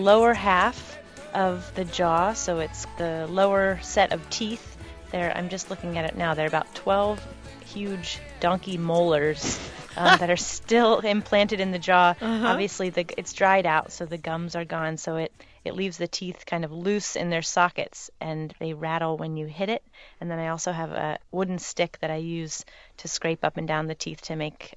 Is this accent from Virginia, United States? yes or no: yes; Charlottesville, Virginia, United States; I grew up outside Charlottesville, Virginia, and had grown up playing a lot of old-time music and Irish music and studied classical violin growing up.